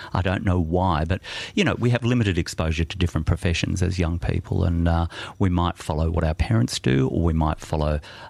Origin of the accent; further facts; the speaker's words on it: Blackburn, North West England, United Kingdom; I was brought up in Blackburn.